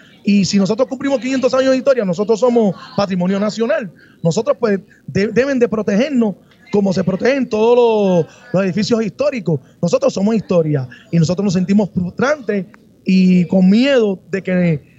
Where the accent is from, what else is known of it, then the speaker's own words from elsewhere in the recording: Puerta de Tierra, Puerto Rico; Yo soy nacido y criado en mi comunidad, yo tengo 55 años y yo nací en Puerta de Tierra y yo quiero morir en Puerta de Tierra.